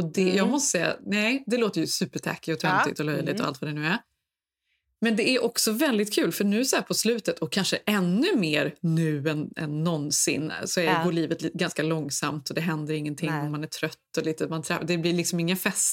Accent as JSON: {"language": "Swedish", "country": "Sweden", "lives_now": "United States", "said": "Men idén är så otroligt främmande, inte bara liksom ur ett ekonomiskt perspektiv för svenskar, utan det är också för att vi är ju uppe med våra barn på nätterna."}